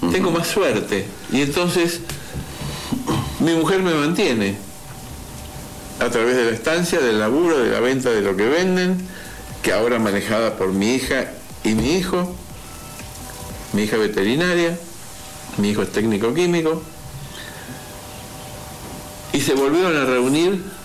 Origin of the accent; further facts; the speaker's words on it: Tigre, Buenos Aires Province, Argentina; born there; Desde que era chico nací en el Tigre.